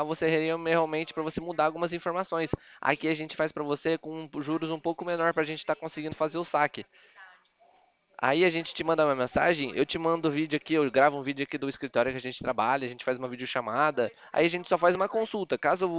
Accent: São Paulo, Brazil; Eu sou daqui do interior de São Paulo, aqui da Poupacred, em Bebedouro.

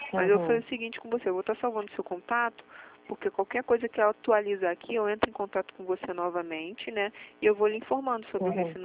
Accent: Rio de Janeiro, Brazil; Eu sou do Rio.

